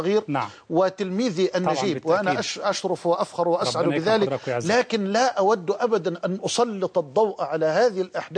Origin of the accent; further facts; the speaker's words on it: Egypt; بملايين البشر ممن يعيشون في بلدنا مصر